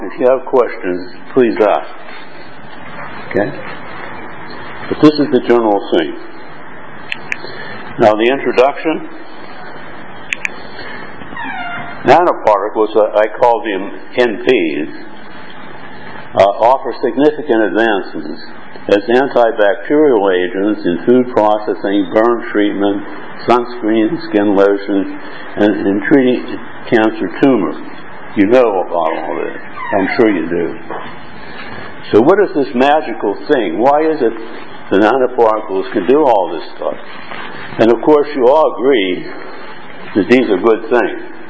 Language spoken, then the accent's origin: English; United States; now in Berlin, Germany; I'm an American, but I live in Berlin and Hong Kong, back and forth.